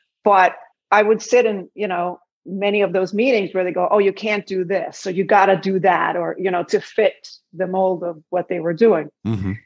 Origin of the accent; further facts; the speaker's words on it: Sweden; I'm a songwriter at heart and I'm from Sweden on top of that, which is all melody, right?